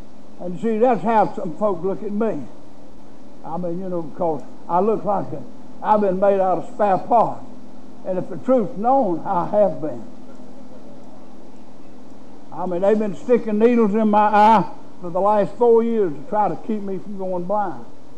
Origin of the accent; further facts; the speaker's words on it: United States; See, in the county where I come from, I was born and raised in Rockingham County.